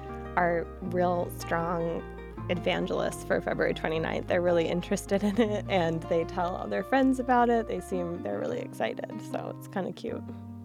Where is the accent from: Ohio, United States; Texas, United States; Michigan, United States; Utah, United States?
Michigan, United States; born there; I was born in Michigan, and here we were meeting in New York City